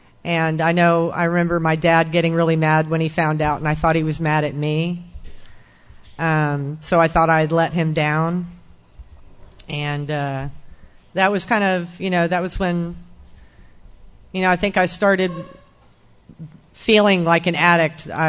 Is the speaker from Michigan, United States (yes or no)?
no; Austin, Texas, United States; I was born in Austin, Texas in 1974. I was raised in South Austin with some hippie parents.